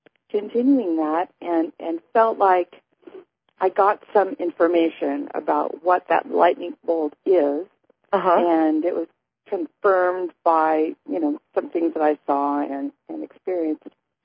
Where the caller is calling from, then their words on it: California, United States; I'm calling from Central California.